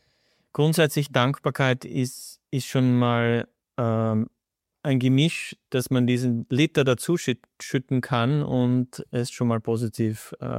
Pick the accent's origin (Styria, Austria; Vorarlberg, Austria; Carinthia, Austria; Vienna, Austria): Styria, Austria; Ja, zumindest bei uns in der Steiermark ist es schon so ein bisschen.